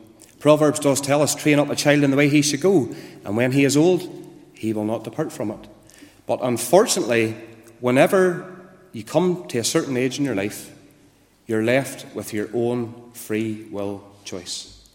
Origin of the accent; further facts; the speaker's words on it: Randallstown, Northern Ireland, United Kingdom; I'm from Randallstown, and … And I was brought up in Randallstown. I went to church in Randallstown as a young boy. I went to our Randallstown congregation. My granny and my granda took me to church as a youngster.